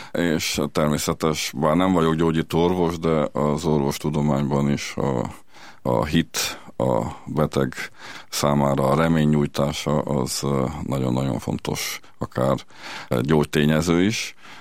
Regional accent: Târgu Mureș, Mureș County, Romania; Tehát mi Erdélyben, és ahonnan származom, illetve ahol élek, Marosvásárhelyen, ökumenikus szellem uralkodik

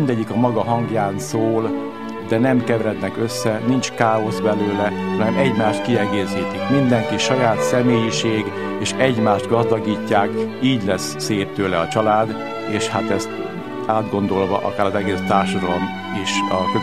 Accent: Rákospalota, Budapest, Hungary; born there; Rákospalotán születtem, ottan a Jézus Szíve templomban lettem megkeresztelve, otthon a családban a Jézus Szíve és a Mária képek előtt imádkoztunk családilag

